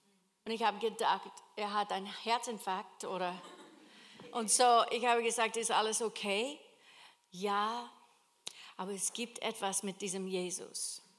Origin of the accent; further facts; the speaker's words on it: Kentucky, United States; German is a second language; now in Austria; ich bin hier gesandt. Und ich komme ursprünglich aus Kentucky in Amerika.